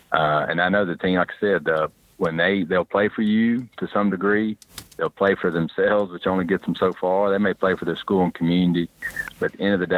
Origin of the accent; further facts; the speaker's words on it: Alabama, United States; I'm coming from Alabama. I could say easy cliche, could say like a Bear Bryant would probably be too easy